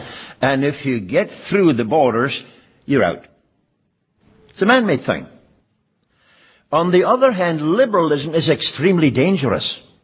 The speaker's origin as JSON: {"language": "English", "country": "Germany", "lives_now": "Canada", "said": "No, I'm from Germany. My birthplace. Born again in Canada."}